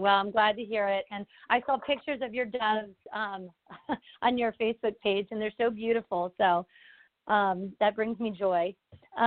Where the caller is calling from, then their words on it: Philadelphia, Pennsylvania, United States; from outside of Philadelphia.